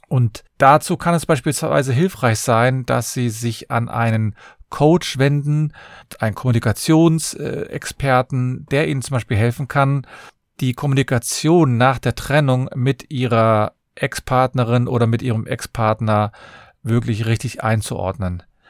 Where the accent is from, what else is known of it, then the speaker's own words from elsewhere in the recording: Cologne, North Rhine-Westphalia, Germany; Ich bin Fachanwalt für Familienrecht. Ich komme aus Köln